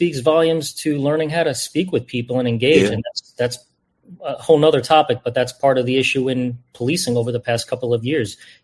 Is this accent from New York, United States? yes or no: yes; New York, United States; also born or lived in Las Vegas, Nevada; With that said, I'm from New York. I graduated college in Rhode Island. I went out to Las Vegas, Nevada.